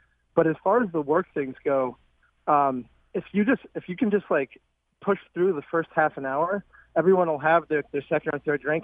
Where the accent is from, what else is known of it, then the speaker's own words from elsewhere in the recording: Vermont, United States; I grew up in Vermont where I was a big tennis player